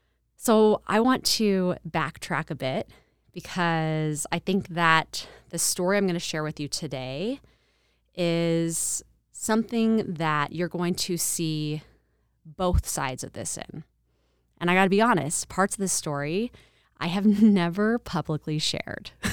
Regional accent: Boise, Idaho, United States; I'm from Boise originally. I was going to Boise State studying journalism.

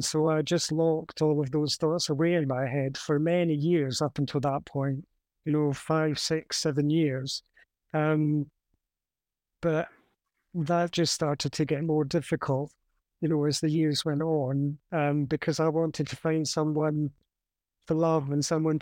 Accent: Glasgow, Scotland, United Kingdom; I was from Glasgow, although we knew each other in Edinburgh, I had grown up in Glasgow

